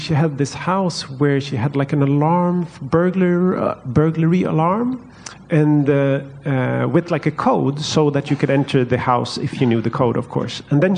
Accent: Stockholm, Stockholm County, Sweden; English is a second language; You know, we in Stockholm, my hometown, every space is linked to economics.

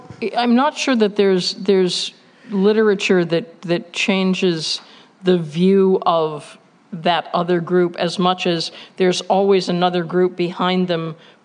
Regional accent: Ohio, United States; I grew up in Ohio.

